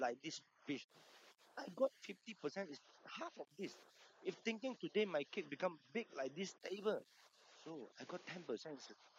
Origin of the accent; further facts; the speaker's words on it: Malaysia; I mean, I'm Malaysian. I always told people when I go overseas that Malaysia is the best country.